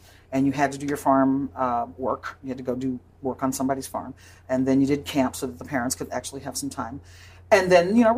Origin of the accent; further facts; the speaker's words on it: St. Louis, Missouri, United States; St. Louis, Missouri.